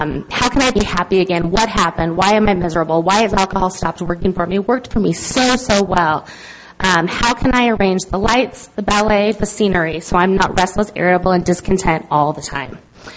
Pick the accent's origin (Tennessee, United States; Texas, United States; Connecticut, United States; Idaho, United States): Idaho, United States; I had never seen anything like, I'm from Idaho.